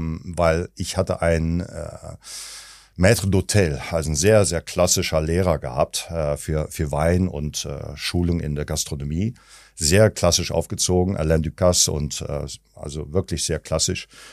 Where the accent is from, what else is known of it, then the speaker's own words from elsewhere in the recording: Belgium; also born or lived in Solingen; ich bin in Solingen geboren, dann sind wir umgezogen nach Belgien. Ich bin dort in Belgien aufgewachsen, habe Hotelfachschule gemacht.